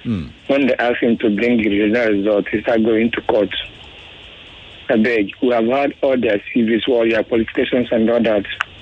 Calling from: Badagry, Lagos, Nigeria; calling from Badagry.

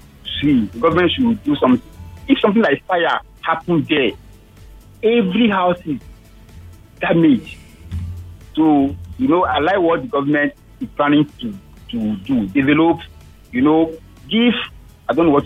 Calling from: Ikoyi, Lagos, Nigeria; I'm calling from Ikoyi.

